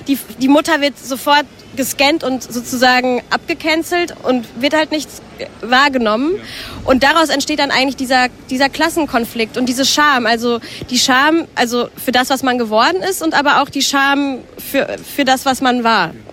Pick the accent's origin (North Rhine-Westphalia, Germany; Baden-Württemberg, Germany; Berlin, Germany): North Rhine-Westphalia, Germany; Ich komme irgendwie aus dem Ruhrgebiet